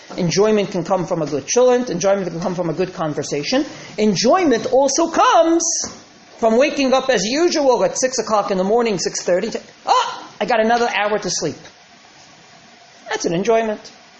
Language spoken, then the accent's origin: English; Woodmere, New York, United States; When I was a kid, growing up in the Young Israel of Woodmere